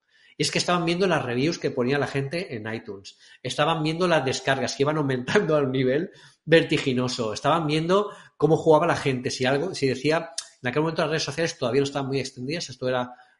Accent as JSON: {"language": "Spanish", "country": "Spain", "said": "soy de España"}